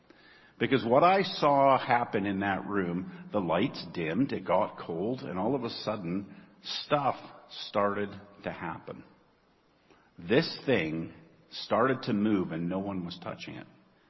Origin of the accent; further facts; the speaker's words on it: Prince George, British Columbia, Canada; Now, I grew up in Prince George, and we may not have been known as the most spiritual people in the world.